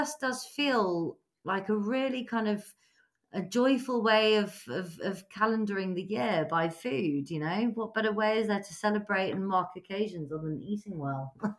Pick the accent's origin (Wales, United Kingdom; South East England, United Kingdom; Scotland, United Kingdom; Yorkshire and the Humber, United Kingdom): Scotland, United Kingdom; I mean, I'm Scottish. I don't sound it at all.